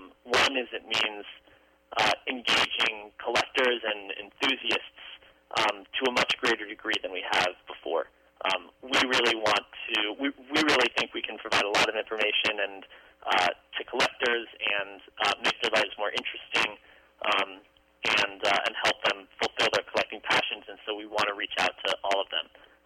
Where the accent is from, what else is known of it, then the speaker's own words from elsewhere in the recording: Massachusetts, United States; I grew up outside of Boston, only a couple miles from Walden Pond